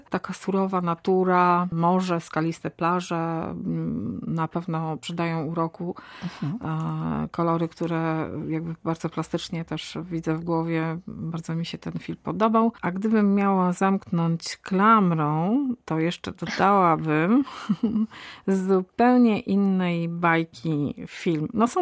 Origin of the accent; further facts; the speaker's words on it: West Pomeranian Voivodeship, Poland; Jestem z Pomorza Zachodniego